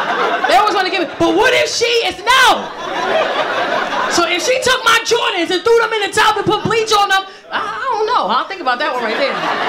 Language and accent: English; New York, United States; Like, I never, because I'm from New York, When you're from New York, everybody in New York.